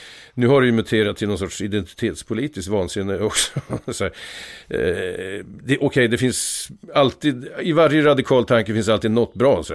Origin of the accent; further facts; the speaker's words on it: Vingåker, Södermanland, Sweden; Alltså jag växte upp i Vingåker, en liten ort som inte ens är en bruksort egentligen. I utkanten av Vingåker med skogen där.